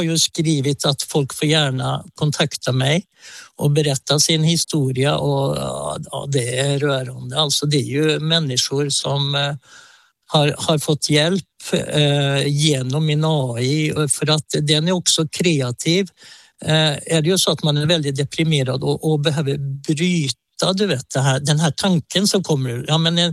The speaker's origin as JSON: {"language": "Swedish", "country": "Norway", "lives_now": "Falköping, Sweden", "said": "jag är egentligen inte från Falköping, utan jag är ju norrman, så jag kommer ifrån Norge då."}